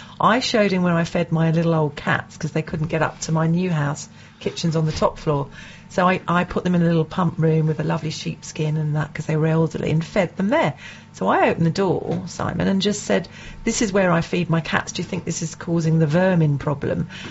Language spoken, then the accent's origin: English; South East England, United Kingdom; accent: Kentish; You know, that's my Kentish accent.